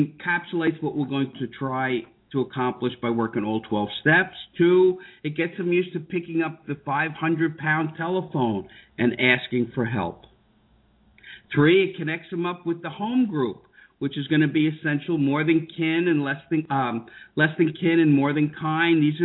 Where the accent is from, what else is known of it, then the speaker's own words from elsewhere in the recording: New York, United States; Oh, I'd never seen that. I'm from New York.